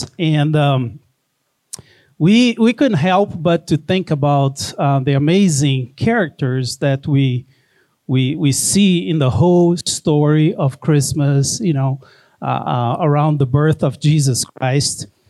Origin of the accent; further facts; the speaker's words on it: Brazil; now in United States; I'm originally from Brazil.